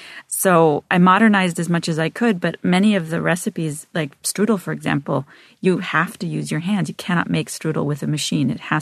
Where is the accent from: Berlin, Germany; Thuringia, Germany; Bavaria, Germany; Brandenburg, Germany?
Berlin, Germany; also born or lived in Boston; And I was born in Berlin. And when their marriage ended and my father and I moved back to the U.S., my mother actually stayed in Germany. And I sort of commuted between Boston and Berlin for my childhood and young adult years. I ended up going to high school in Berlin.